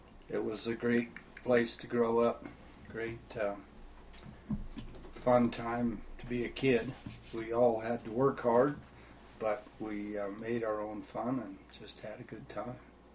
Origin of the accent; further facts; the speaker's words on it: Parshall, Colorado, United States; I was born in 1940. I grew up on the Williams Fork River up from Parshall. My father was a rancher. My grandfather was a rancher. And my family came into Grand County in 1861.